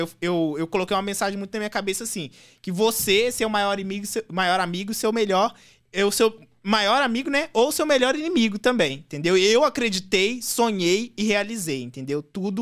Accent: Minas Gerais, Brazil; Porque assim, eu sou de Minas, eu gosto de conversar.

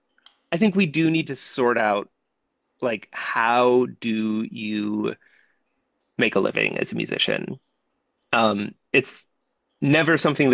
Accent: United States; now in United Kingdom; so I live in the UK and I'm from the States

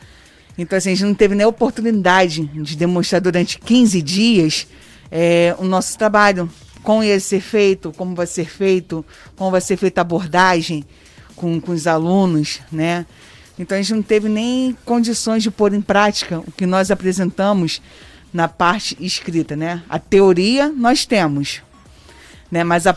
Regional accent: Brazil; Então, né, nós somos brasileiros, né, nós não devemos desistir nunca

